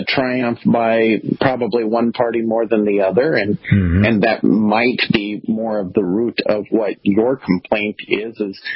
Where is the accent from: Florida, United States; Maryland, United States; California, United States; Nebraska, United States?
Nebraska, United States; I'm from Nebraska, and that was very common. There was 100 cow dairy everywhere.